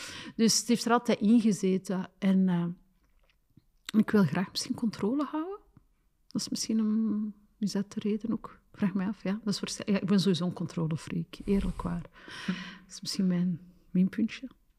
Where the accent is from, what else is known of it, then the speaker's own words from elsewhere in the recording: Belgium; Ik ben Marokkaans, ik ben Belgisch.